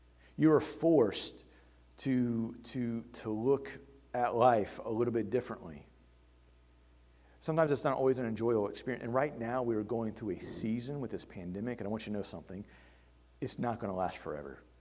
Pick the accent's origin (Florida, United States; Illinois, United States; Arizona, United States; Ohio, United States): Ohio, United States; Cincinnati; As many of you know, I grew up in Cincinnati. I grew up in the Midwest. There's different seasons there.